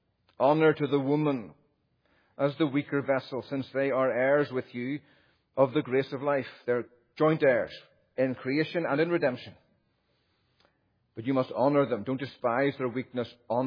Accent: Ireland; I'm Irish, I can't pronounce her name, forgive me, I struggle.

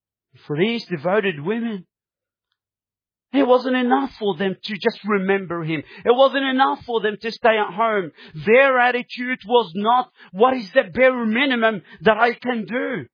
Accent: Egypt; English is a second language; I come from Egypt. We do the same thing. We give them numbers. We don't give them names.

